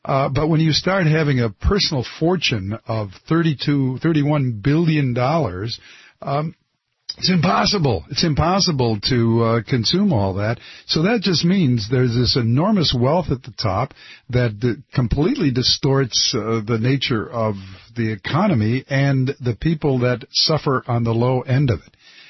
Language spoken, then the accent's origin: English; Detroit, Michigan, United States; I was born and raised in Detroit as well. Born and raised hell in the Motor City, as I usually say.